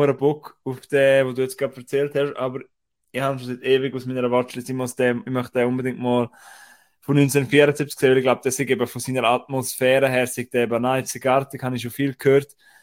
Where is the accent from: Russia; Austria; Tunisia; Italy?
Austria; bei uns in Österreich